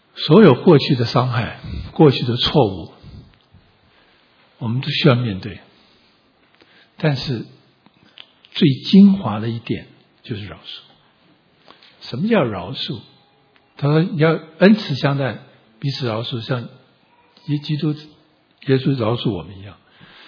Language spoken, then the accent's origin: Chinese; China; 我们都中国人